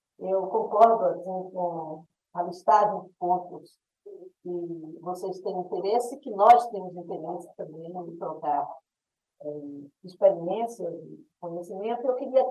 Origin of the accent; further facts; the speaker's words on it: Bahia, Brazil; na Bahia um campus, que é o campus dos Malês, lá na minha terra e na terra do nosso líder, Antônio Brito